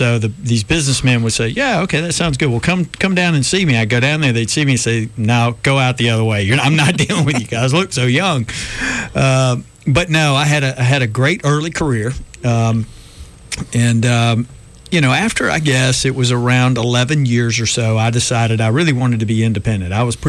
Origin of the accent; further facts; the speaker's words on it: Montgomery, Alabama, United States; obviously I was born and raised in Montgomery, so I know a bunch of people here.